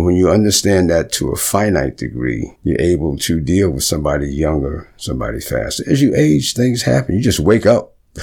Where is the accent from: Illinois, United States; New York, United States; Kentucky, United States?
New York, United States; I said, I'm from New York. My wife's from Philly.